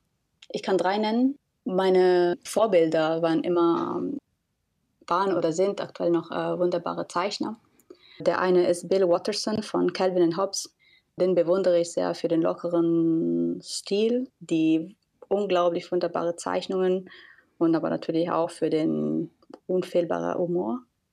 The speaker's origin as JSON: {"language": "German", "country": "Italy", "tie": "born or raised there", "also_born_or_lived": "Korea / New York", "first_language": "Italian", "second_language": "German", "lives_now": "Berlin, Germany", "said": "Ich habe hauptsächlich in Italien gelebt. Ich bin dort aufgewachsen. Italienisch ist auch meine Muttersprache. Allerdings bin ich in einer Puppentheaterfamilie geboren und mit denen sind wir sehr viel gereist. Ich habe auch 2 Jahre in Korea gelebt"}